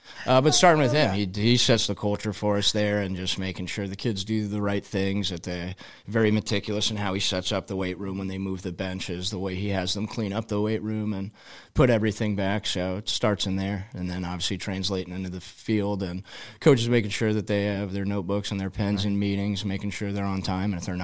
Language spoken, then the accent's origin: English; Bettendorf, Iowa, United States; It's how I was raised in Bettendorf and how we played football.